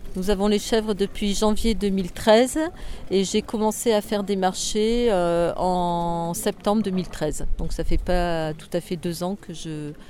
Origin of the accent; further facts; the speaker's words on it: Auvergne-Rhône-Alpes, France; Je suis du sud Ardèche, à côté de Vallon-Pont-d'Arc.